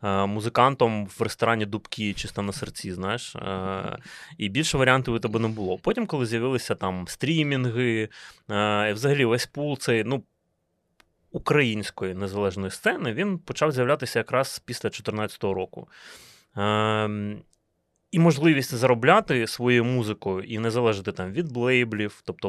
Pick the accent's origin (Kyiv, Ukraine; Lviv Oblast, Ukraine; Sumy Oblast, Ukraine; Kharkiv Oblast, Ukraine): Kyiv, Ukraine; бо я як киянин, знаєш, для мене це не прям константа